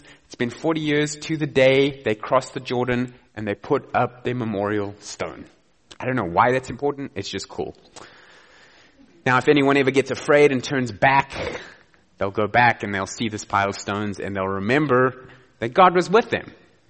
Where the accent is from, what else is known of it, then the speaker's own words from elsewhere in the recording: South Africa; I said, listen, I'm the South African. You know, you're the American.